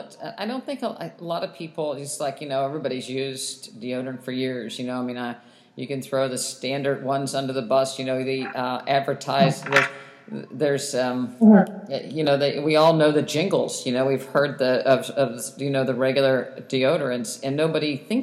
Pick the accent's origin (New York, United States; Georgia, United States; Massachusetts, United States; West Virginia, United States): West Virginia, United States; I grew up in West Virginia.